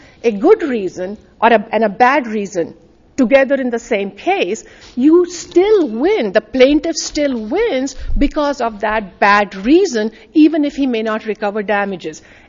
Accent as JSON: {"language": "English", "country": "India", "said": "I am from India. We move our hands while talking, okay?"}